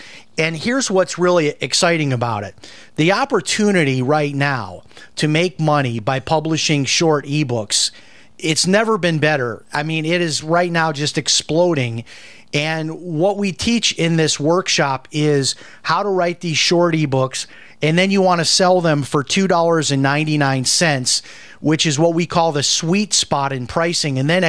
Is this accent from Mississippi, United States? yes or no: no; Chicago, Illinois, United States; I grew up in Chicago and I never drank coffee, and everyone around me drank coffee.